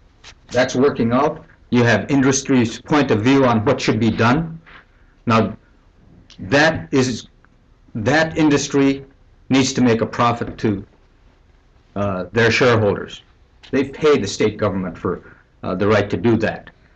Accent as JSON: {"language": "English", "town": "Unalakleet", "region": "Alaska", "country": "United States", "said": "from Unalakleet, Alaska."}